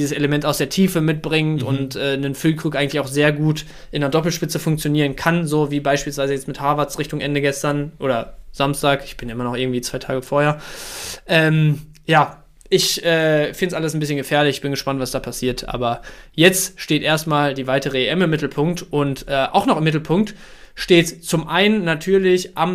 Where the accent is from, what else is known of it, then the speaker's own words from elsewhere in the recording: Dortmund, North Rhine-Westphalia, Germany; als Dortmunder echt schon Angst davor